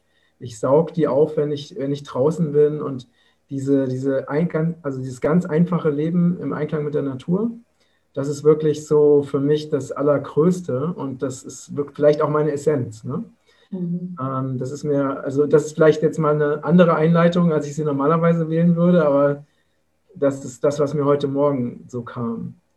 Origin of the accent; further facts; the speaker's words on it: Hesse, Germany; im Vogelsberg, das ist meine Heimat in Hessen